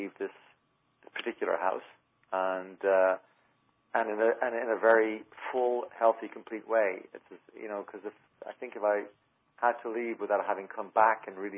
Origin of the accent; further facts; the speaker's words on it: Ireland; also born or lived in United States; I lived half my life in the U.S. I lived half my life in Ireland. I am quite Irish American, and to go between the two feels right.